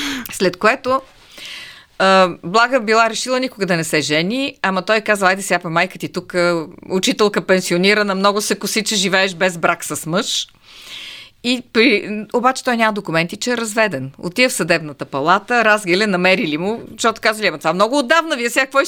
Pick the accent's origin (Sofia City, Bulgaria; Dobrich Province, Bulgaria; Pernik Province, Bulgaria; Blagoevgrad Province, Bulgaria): Pernik Province, Bulgaria; Radomir; уредих я в гимназията на моя роден град Радомир, където живееше баща ми, лекар-пенсионер.